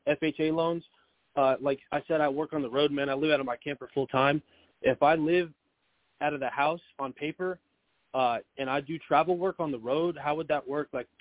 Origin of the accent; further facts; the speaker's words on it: El Paso, Texas, United States; Born and raised in El Paso, Texas. But right now I'm working in Georgia, bro.